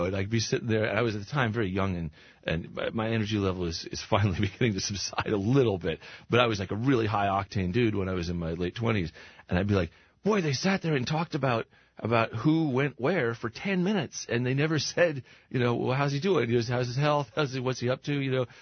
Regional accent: Claremont, California, United States; Claremont, California. And it's good, although it's expensive.

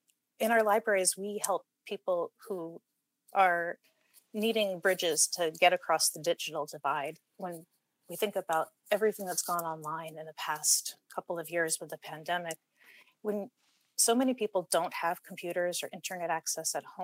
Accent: South Burlington, Vermont, United States; Well, I was born in Burlington and then I grew up in South Burlington.

